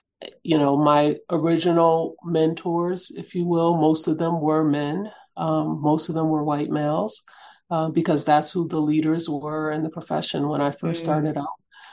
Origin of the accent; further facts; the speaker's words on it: New Haven, Connecticut, United States; Her poetry and books were some of the first that I read as a young girl growing up in New Haven.